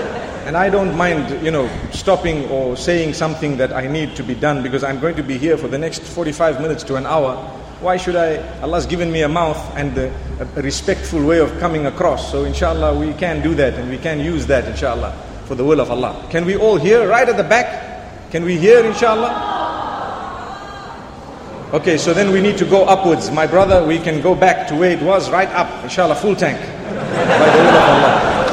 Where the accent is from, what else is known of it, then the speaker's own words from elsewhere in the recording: Zimbabwe; In my country, I come from Zimbabwe, a beautiful place, really beautiful.